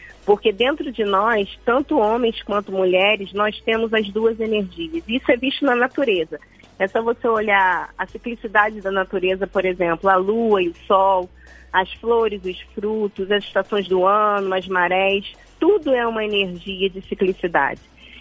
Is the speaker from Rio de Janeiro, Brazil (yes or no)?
yes; Rio de Janeiro, Brazil